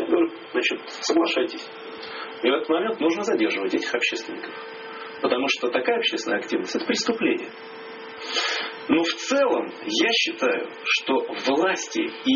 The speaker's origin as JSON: {"language": "Russian", "region": "Saint Petersburg", "country": "Russia", "tie": "born or raised there"}